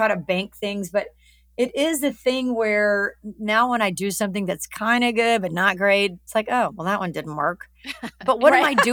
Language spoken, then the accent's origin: English; Alabama, United States; I look better in the South. I'm from Alabama. I love it.